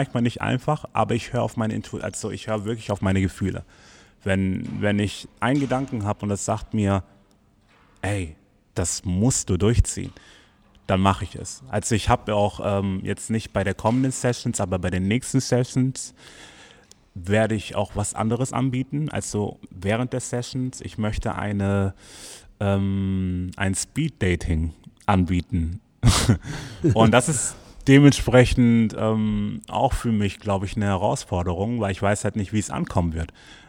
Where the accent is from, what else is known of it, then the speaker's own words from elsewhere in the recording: Southern Germany, Germany; Eine Butterbreze, ich komme ja aus dem Süden, dann bin ich erstmal produktiv.